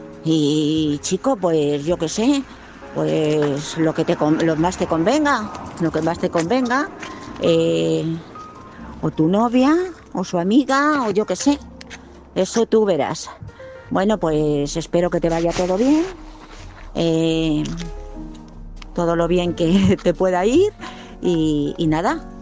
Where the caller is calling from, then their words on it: Madrid, Community of Madrid, Spain; de Madrid.